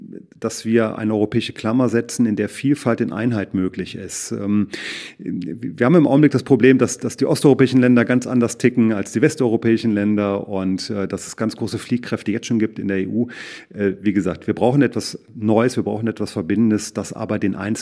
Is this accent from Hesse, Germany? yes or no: no; Bornhagen, Thuringia, Germany; weil ich auf dem Weg von Bornhagen, meinem Heimatort, nach Erfurt war